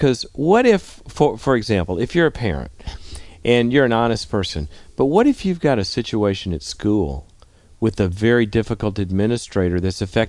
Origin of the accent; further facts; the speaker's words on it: the South, United States; I grew up in the South